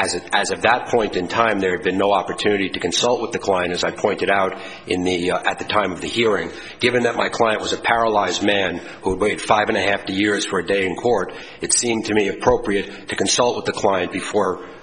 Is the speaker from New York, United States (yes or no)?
no; Boston, Massachusetts, United States; I'm from Boston.